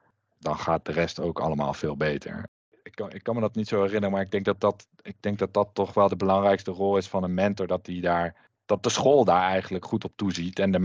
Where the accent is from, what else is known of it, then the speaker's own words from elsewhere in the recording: Nijmegen, Gelderland, Netherlands; geboren en getogen in Nijmegen. En ik woon daar nog steeds.